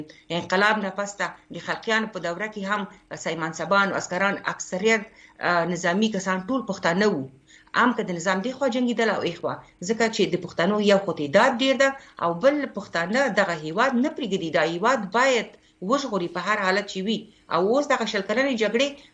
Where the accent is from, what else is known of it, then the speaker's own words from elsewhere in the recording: Khost, Afghanistan; زه په خپله د خوست یم،